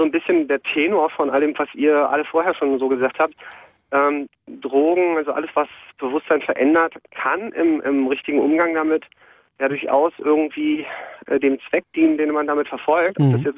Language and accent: German; Berlin, Germany; Ja, ich war ja aus West-Berlin, ne?